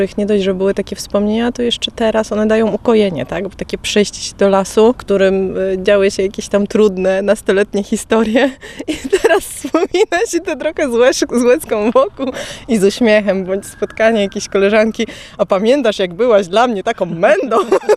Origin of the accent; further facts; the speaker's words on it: Gdynia, Pomeranian Voivodeship, Poland; ja się urodziłam w Gdyni, w szpitalu w Rydłowie nawet, więc jestem gdynianką od urodzenia i mieszkanką Gdyni byłam też przez lat 30 parę nawet chyba.